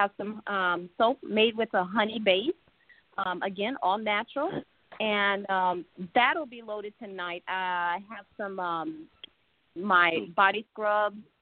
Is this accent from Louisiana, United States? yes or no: yes; Mamou, Louisiana, United States; So I grew up in Mamou, Louisiana, very small town where, in my opinion, there was still some prejudice.